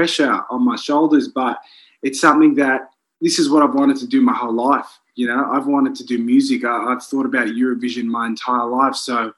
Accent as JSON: {"language": "English", "country": "Australia", "said": "here I am as an Australian Greek Cypriot"}